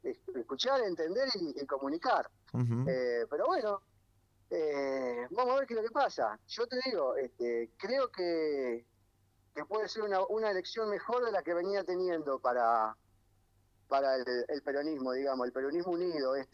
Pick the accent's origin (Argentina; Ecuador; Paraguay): Argentina; Yo soy argentino del mal porque banco la distribución del ingreso